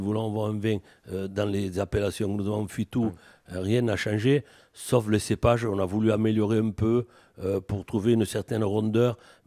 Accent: La Palme, Occitanie, France; Alors on devient maire de La Palme tout simplement parce que je suis un enfant du pays.

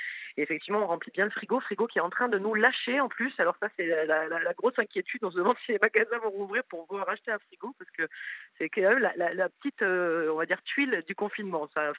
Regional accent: Southern France, France; now in Paris, France; Moi, je viens du sud de la France. Je vivais à la campagne quand j'étais petite

